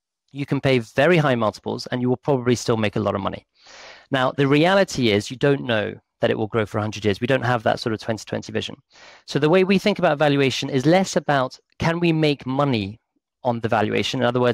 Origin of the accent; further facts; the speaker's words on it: United Kingdom; I'm British